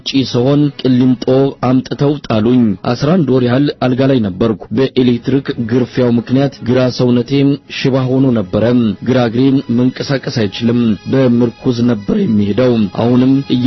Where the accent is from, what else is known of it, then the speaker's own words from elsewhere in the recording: Amhara, Ethiopia; ባላለው የሰሜን ጎንደር ተወላጅ ነኝ።